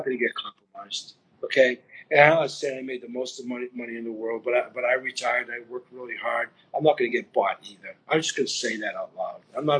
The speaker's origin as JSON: {"language": "English", "town": "Cambridge", "region": "Massachusetts", "country": "United States", "tie": "born there", "said": "By the way, I was born in Cambridge, not in Boston, but that's okay. They're close to each other."}